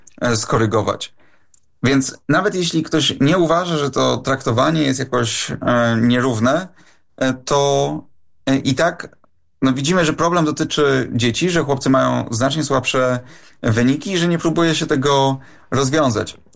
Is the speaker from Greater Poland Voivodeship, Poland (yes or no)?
yes; Poznań, Greater Poland Voivodeship, Poland; pochodzę z Poznania, czyli z dużego miasta